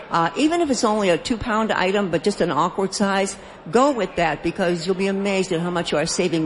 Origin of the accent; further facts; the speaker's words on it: Ohio, United States; from Ohio, known as ….